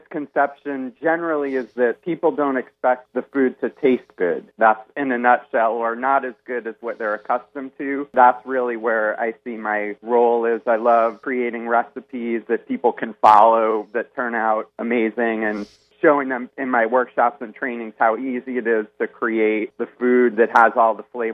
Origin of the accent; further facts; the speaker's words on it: New York, United States; I grew up in New York, so I never really saw like a baby cow and how close it resembles a dog